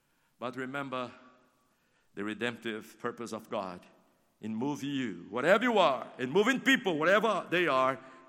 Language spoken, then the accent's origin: English; Brazil; My wife and I am from Brazil.